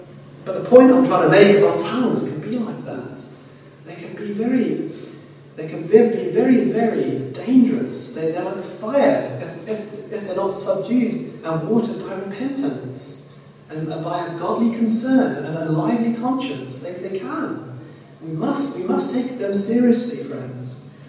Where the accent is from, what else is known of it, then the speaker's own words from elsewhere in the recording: South Africa; me and my brother Jason, growing up in South Africa, we used to live on the back of our house used to be on the back of a forest.